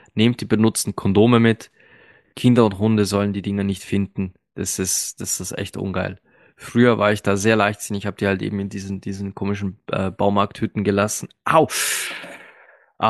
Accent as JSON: {"language": "German", "town": "Linz", "region": "Upper Austria", "country": "Austria", "tie": "born or raised there"}